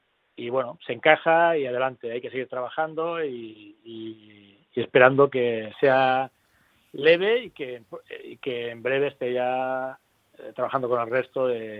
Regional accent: Region of Murcia, Spain; ya que somos murcianos, un equipo murciano

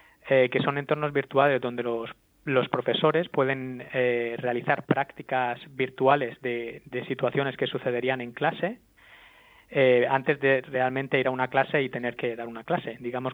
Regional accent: Murcia, Region of Murcia, Spain; moved away as an adult; a partir de los 21 años salí de Murcia y por ahora sigo dando vueltas por el mundo.

